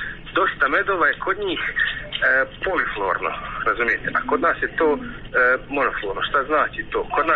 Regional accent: Bosnia & Herzegovina

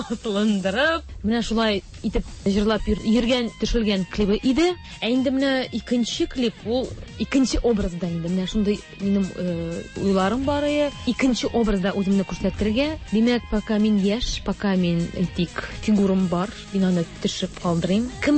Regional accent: Oktyabrsky, Bashkortostan, Russia; now in Kazan, Russia; Мин Башкортстан кызы. Октябрьский.

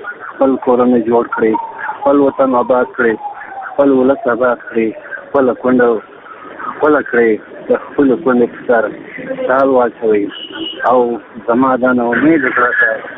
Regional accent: Afghanistan; زه د یو افغان په حیث د هر افغان د هیله لرم

